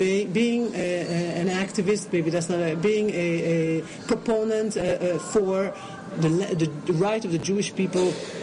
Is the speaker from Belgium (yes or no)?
yes; Belgium; now in Israel; I'm originally from Belgium.